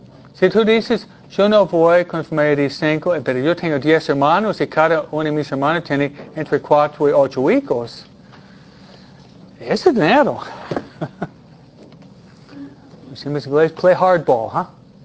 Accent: Mexico; now in United States; nosotros venimos de otro país y es una ofensa contra nosotros porque nosotros venimos de América Latina, México, muchos estamos aquí

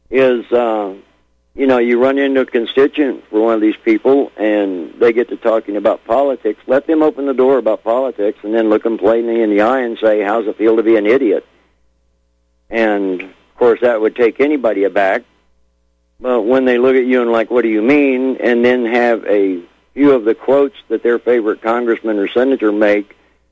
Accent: Monahans, Texas, United States; Teresa was raised in Odessa and I was raised in Monahans, not too far from there.

